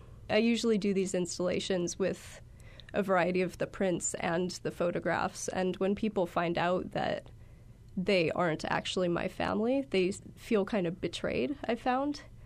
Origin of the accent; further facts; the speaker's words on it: Hawaii, United States; I think it came from having so much distance from my extended family and growing up on Maui and just seeing like how connected the rest of my family in Wisconsin and New York are with each other.